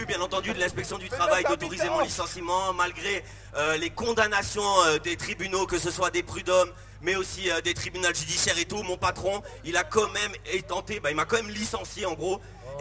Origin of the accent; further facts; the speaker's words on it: Metz, Grand Est, France; Moi, je viens de Metz, de Moselle.